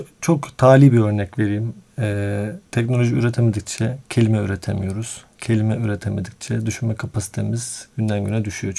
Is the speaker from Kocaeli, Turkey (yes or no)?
yes; Gölcük, Kocaeli, Turkey; born there; Gölcük doğumluyum.